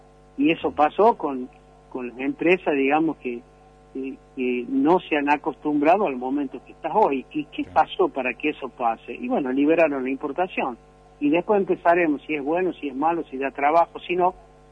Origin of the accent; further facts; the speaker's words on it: La Rioja, Argentina; ¿nosotros qué tenemos que hacer como riojanos?